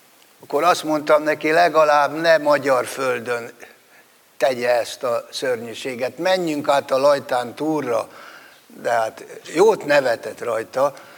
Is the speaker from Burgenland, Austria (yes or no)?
yes; Burgenland, Austria; born there; Egyszerűen azért, mert mi ide születtünk.